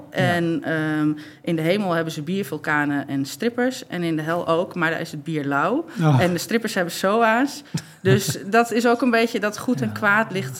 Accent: Gelderland, Netherlands; Ik kom van de Veluwe en ik ben zelf niet gelovig opgevoed, maar mijn moeder wel.

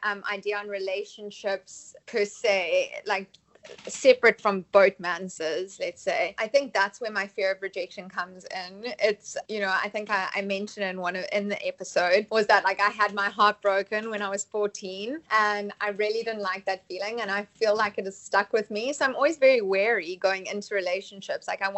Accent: South Africa; I battle to understand him half the time as a South African

